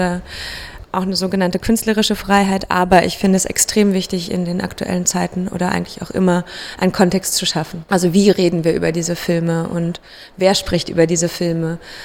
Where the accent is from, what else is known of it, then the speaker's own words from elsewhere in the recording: Berlin, Germany; Ich bin im Friedrichshain geboren und halt selber mit einer Ostbiografie aufgewachsen.